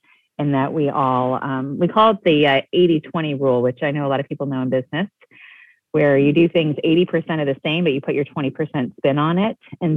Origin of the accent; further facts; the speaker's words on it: Illinois, United States; moved away as an adult; now in New Orleans, United States; And, I'm not from New Orleans. And so I'm from outside Chicago, was raised in an immigrant community, but then being able to come here and navigate this landscape after college